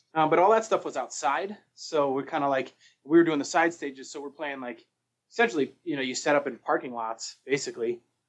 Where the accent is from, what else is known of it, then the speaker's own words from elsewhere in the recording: Evergreen, Colorado, United States; also born or lived in Wisconsin; Yeah, actually, I grew up in Evergreen, which is about 45 minutes west of Denver, up in the mountains, and then kind of bounced back and forth between here and Wisconsin as a kid.